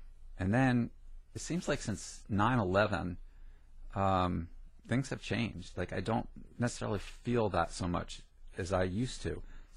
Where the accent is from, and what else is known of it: New Jersey, United States; born or raised there